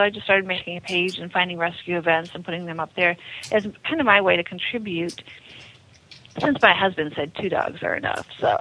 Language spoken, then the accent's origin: English; Acworth, Georgia, United States; It's going to be in my hometown of Ackworth. And it is sponsored by the Spay-Neuter Coalition of Georgia.